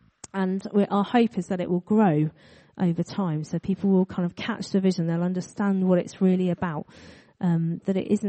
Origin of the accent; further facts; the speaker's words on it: South East England, United Kingdom; now in Coventry, United Kingdom; I did not think that I would end up living as far away from the sea that you can get, because I grew up near Brighton.